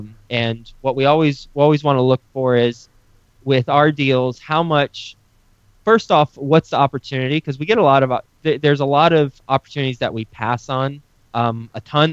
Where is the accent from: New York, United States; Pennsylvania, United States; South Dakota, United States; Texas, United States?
Texas, United States; Fort Worth; I am originally from Fort Worth. I grew up in Fort Worth, so I know the Dallas-Fort Worth area pretty well.